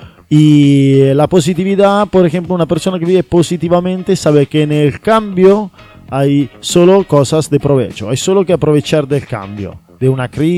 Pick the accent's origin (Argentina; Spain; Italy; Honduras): Italy; Ahora, tú ten en cuenta que yo soy italiano. Y yo, cuando estaba muy mal, estaba en una situación muy mala en Italia, laboralmente.